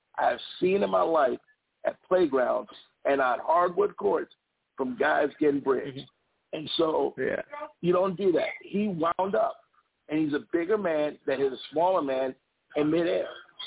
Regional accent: Chicago, Illinois, United States; growing up in Chicago, and I know this is a rule, from playing basketball in Chicago.

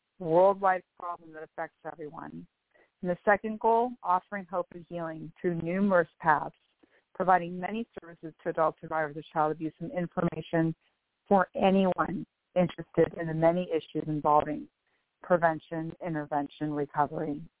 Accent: Bellevue, Washington, United States; I am from Bellevue, Washington

